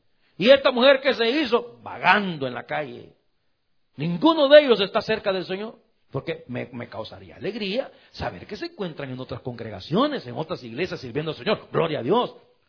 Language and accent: Spanish; El Salvador; born there; mi país, donde yo nací, El Salvador